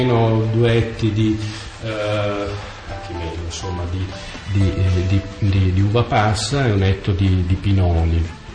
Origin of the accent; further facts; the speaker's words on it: Sicily, Italy; Ma io ovviamente da buon siciliano so fare bene la pasta con le sarde